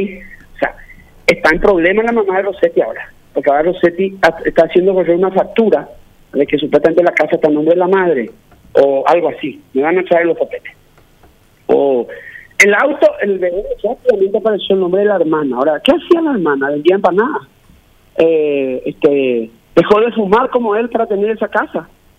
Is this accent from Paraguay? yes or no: yes; Paraguay; me da, como paraguayo, me da vergüenza ajena luego